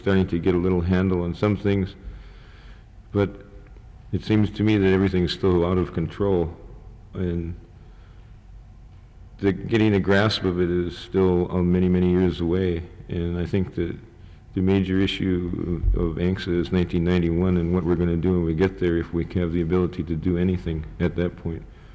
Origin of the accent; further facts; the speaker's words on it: Craig, Alaska, United States; I'm originally from Craig, Alaska. I was born in 1947. I'm a Haida and of the Eagle Clan.